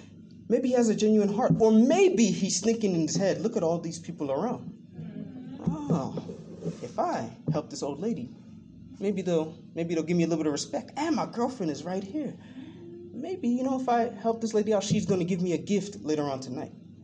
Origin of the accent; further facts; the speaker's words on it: Washington, District of Columbia, United States; I remember I was playing for this worldly band back in my hometown of D.C.